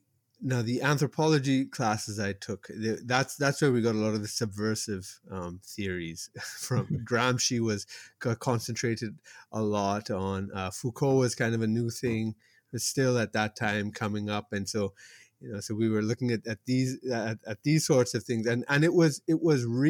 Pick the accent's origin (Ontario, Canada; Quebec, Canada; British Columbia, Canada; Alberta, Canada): Ontario, Canada; Toronto; another thing, by growing up in Toronto, I've given this story before.